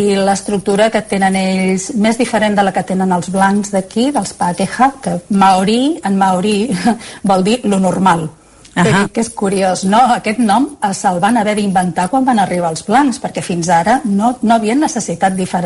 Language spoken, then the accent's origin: Catalan; Catalonia, Spain; Com a catalana ho entenc millor que ningú aquí